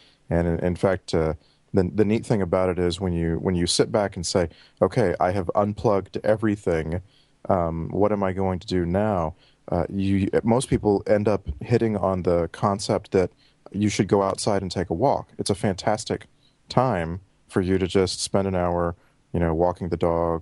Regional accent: Texas, United States; now in Vancouver, Canada; 35 years in Texas, the last year plus in Vancouver, British Columbia, Canada, and working on Hawaii.

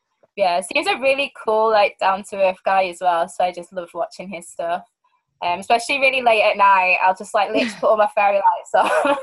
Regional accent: Manchester, North West England, United Kingdom; I'm from Manchester, for not many people that know, I don't know.

